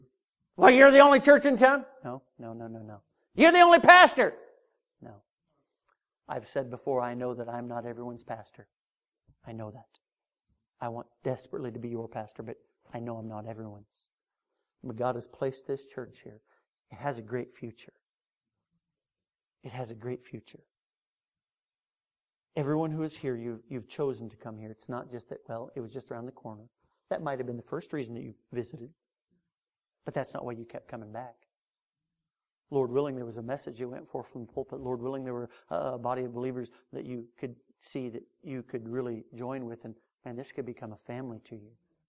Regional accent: Colorado, United States; I'm not from the South. You know, Safeway, Albertsons, King Supers back in Colorado.

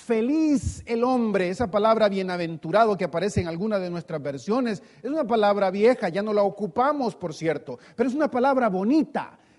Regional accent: El Salvador; Como buen salvadoreño diría, no debo andar de bracete con los malos.

